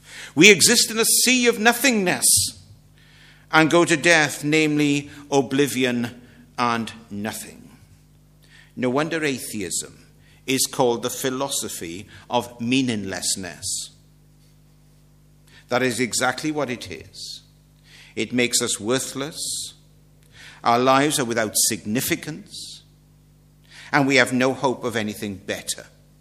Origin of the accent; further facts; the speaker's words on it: Maesteg, Wales, United Kingdom; And I come from Maesteg, in case you'd forgotten that. Maesteg's in South Wales. You'll never guess it from my accent, of course.